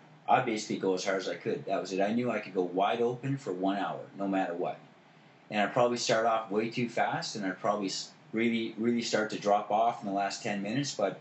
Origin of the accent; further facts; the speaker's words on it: Ontario, Canada; born there; I was born in Ontario, so...